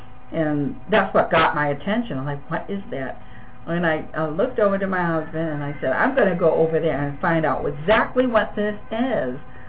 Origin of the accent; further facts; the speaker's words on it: New England, United States; accent: New England; That's my New England accent.